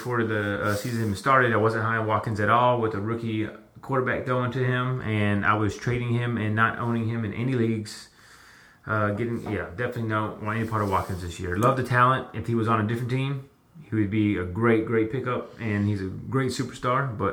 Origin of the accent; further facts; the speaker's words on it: London, United Kingdom; I'm from London.